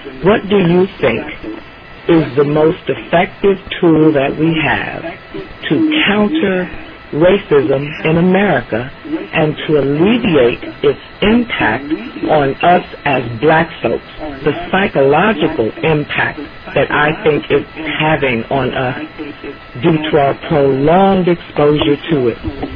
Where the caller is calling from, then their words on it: Detroit, Michigan, United States; I'm calling from Detroit, Michigan.